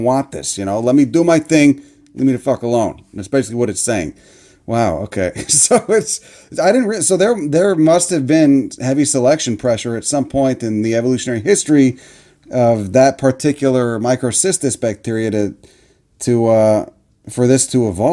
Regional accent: Chicago, Illinois, United States; say that because I'm from Chicago

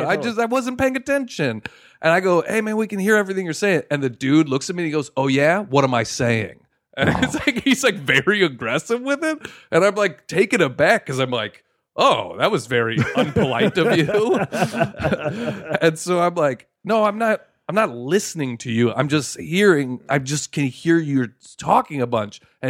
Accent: Arcadia, California, United States; I'm from like suburbs of L.A.

